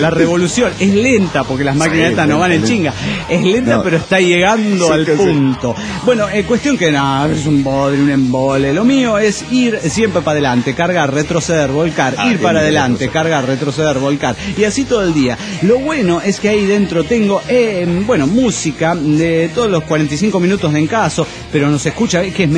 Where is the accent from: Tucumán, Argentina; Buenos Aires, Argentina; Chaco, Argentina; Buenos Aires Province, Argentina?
Tucumán, Argentina; nos vino a visitar a mi hermana y a mí a la capital de la provincia, es decir, a San Miguel de Tucumán